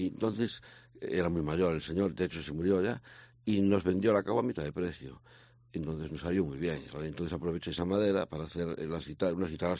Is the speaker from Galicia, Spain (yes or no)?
yes; Galicia, Spain; born there; yo nací en el Puente de Caranza.